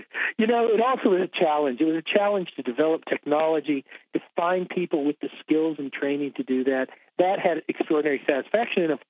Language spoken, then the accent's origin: English; Georgia, United States; also born or lived in Kansas; I grew up in rural Georgia. I was born in Kansas, but grew up in rural Georgia, truly rural Georgia, in the wilderness.